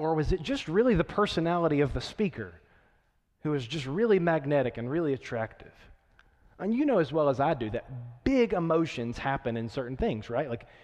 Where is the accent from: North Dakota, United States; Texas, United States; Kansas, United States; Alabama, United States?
Texas, United States; I'm from out of town, I'm from Texas.